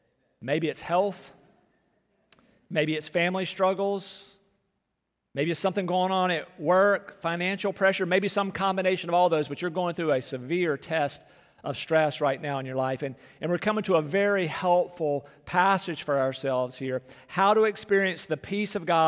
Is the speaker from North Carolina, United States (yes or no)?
yes; Rocky Mount, North Carolina, United States; I would sometimes make the road trip from Rocky Mount, North Carolina, my hometown, up I-95